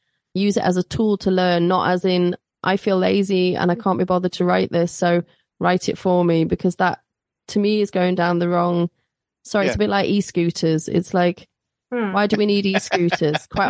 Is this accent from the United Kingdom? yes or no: yes; United Kingdom; We always say, could you please, which is a bit of a British thing. You know, we're still being British